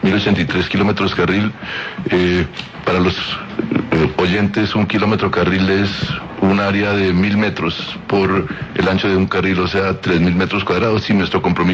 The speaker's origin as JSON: {"language": "Spanish", "region": "Boyacá", "country": "Colombia", "lives_now": "Bogotá, Colombia", "said": "Desde que me vine a estudiar a la universidad, estoy acá. Yo soy boyacense, soy famoso, y estoy acá desde que estuve en la universidad."}